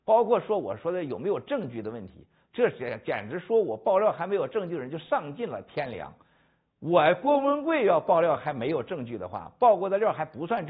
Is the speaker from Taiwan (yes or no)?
no; China; 而且犯了我们中国人在世界上所有人都认为的毛病